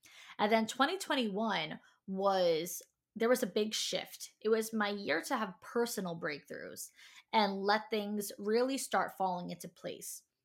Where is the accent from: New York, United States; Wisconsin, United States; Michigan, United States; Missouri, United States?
New York, United States; moved away as an adult; now in Tampa, United States; I moved from New York, where I'm from, to Tampa, Florida.